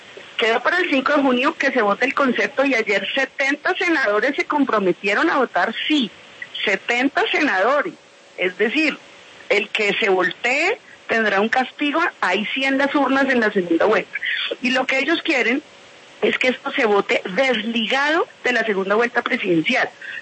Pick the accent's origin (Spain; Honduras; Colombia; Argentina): Colombia; a mí me llena de orgullo como colombiana